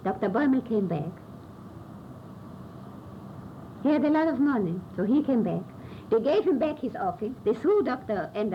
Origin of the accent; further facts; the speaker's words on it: Poland; now in Germany; in Tirschenreuth, in this little town where I came to Germany from Poland.